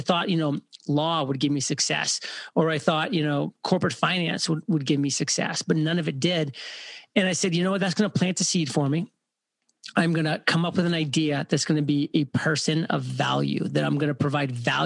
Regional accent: Maine, United States; Born and raised in Maine, so a very small town. Went to college on an Army scholarship after spending the first 18 years of my life in Maine.

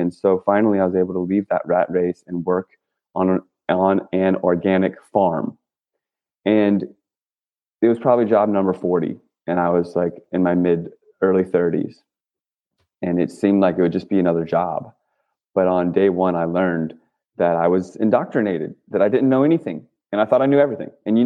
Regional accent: Virginia, United States; I grew up in Virginia. I went to Virginia Tech.

